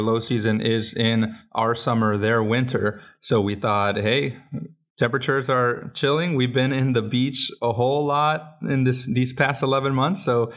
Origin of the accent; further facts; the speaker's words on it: Colorado, United States; We're from Colorado where we're used to the blizzards